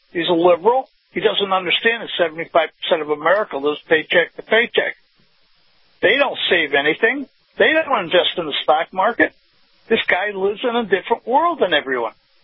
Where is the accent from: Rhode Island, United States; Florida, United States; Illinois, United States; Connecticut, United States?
Connecticut, United States; I was from Fairfield County, Connecticut.